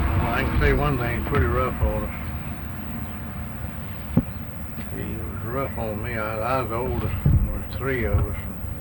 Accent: Lutherville, United States; born there; I was born in Johnson County.

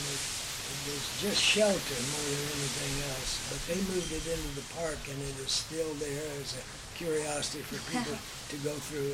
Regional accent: El Paso, Texas, United States; And we were raised in El Paso.

